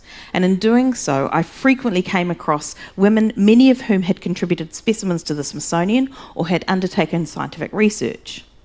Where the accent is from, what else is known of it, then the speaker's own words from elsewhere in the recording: New Zealand; I'm a Wikimedian from New Zealand.